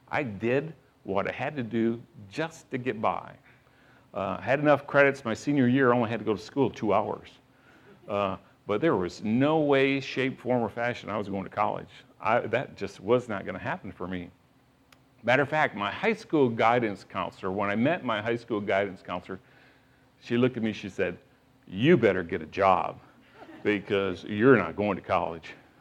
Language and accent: English; Michigan, United States; Our son is, we're originally from Michigan.